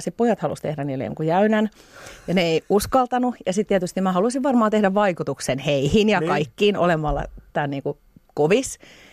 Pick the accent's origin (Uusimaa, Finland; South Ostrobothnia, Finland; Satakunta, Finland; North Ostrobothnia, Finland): Satakunta, Finland; Pori; Mä oon kasvanut Porissa, no. Noormarkun kylässä. Siis Noormarkku oli itsenäinen kylänsä silloin, mutta on myöhemmin liitetty Poriin. Mä oon siellä ollut tämmöisessä hyvin tavallisessa suomalaistyöläisperheessä lapsuuteni